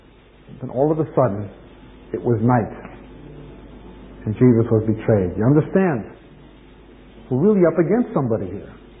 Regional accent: United States; born there; My grandparents were British. My family was Israeli. I was born in the States.

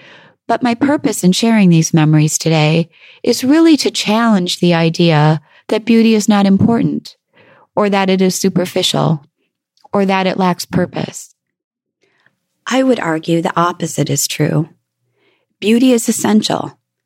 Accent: Crystal Falls, Michigan, United States; I grew up in Crystal Falls, Michigan, a town of about 2,500, framed by trees and lakes.

